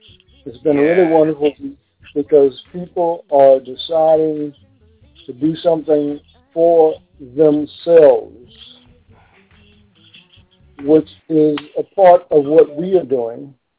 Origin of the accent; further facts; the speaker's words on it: Texas, United States; now in Washington, United States; I'm from Texas, but I live in Washington, D.C.